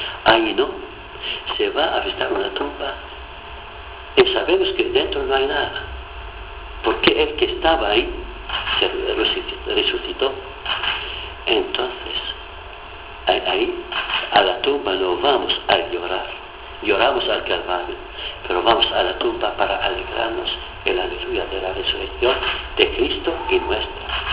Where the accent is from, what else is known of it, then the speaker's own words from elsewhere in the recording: Nazareth, Northern District, Israel; Spanish is a second language; Yo que soy de Nazaret, cuando estoy en esta gruta, le digo, vivo otra cosa.